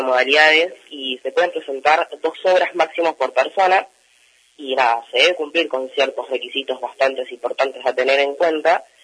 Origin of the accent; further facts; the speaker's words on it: Salamanca, Castile and León, Spain; yo soy de Salamanca, Fiore también es de Salamanca